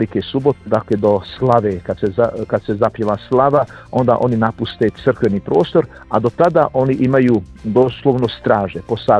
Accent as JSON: {"language": "Bosnian", "country": "Bosnia & Herzegovina", "said": "kod nas u Bosni i Hercegovini nema baš puno tih udruženja"}